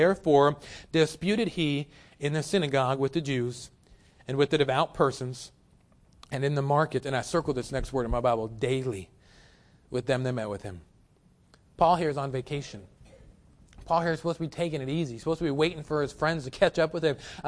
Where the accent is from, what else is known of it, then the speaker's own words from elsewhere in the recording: Kentucky, United States; Excuse my English. I am from Kentucky.